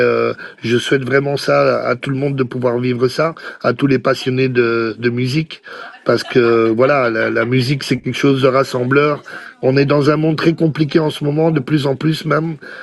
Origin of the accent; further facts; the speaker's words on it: Brussels, Brussels-Capital Region, Belgium; je me considère un peu comme franco-belge, plus que belge même si, voilà, je veux dire, je viens de Belgique, de Bruxelles